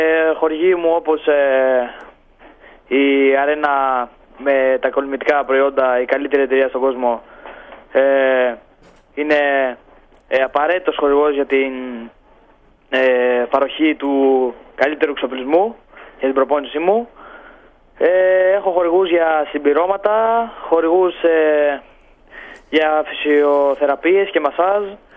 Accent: Greece; Είμαι πρώτα απ' όλα περήφανος που είμαι Έλληνας.

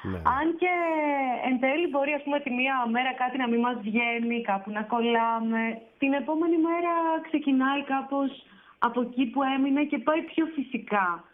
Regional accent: Avdira, Eastern Macedonia and Thrace, Greece; Και το τελευταίο 1,5 χρόνο ζω στα Άβδυρα, που είναι το χωριό μου στην Ξάνθη.

